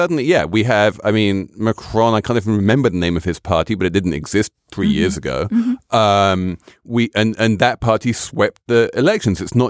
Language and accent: English; United Kingdom; as a Brit, I can tell you that we have two standard parties